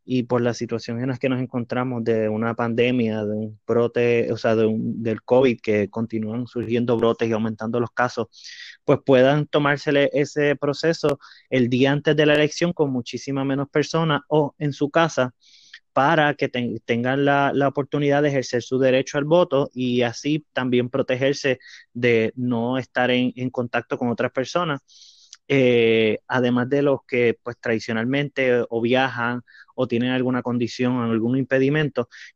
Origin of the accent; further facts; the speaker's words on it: Puerto Rico; y pues como puertorriqueños debemos salir a votar